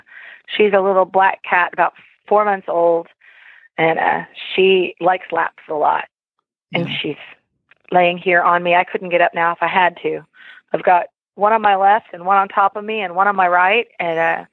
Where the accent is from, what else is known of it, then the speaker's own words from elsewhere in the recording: Texas, United States; from Pomedla, Texas.